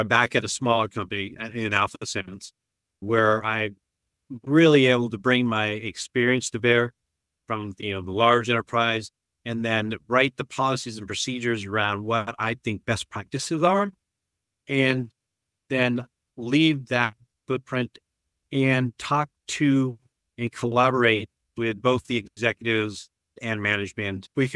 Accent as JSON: {"language": "English", "country": "United States", "said": "And I'm from the U.S."}